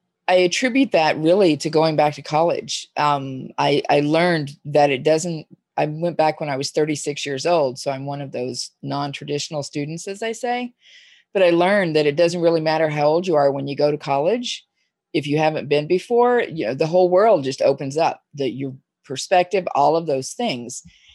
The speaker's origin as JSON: {"language": "English", "town": "Dallas", "region": "Texas", "country": "United States", "moved": "as an adult", "said": "Oh yeah, I moved here from Dallas in 1997 when I was 30 years old. So I've lived here long enough now to be an official Oregonian, as far as I know. Mm-hmm. But yeah, I'm originally from Texas."}